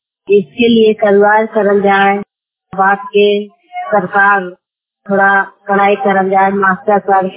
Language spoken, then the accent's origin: Hindi; Bihar, India; मैं दो गांव में रहते हैं, बिहार के रहने वाले हैं।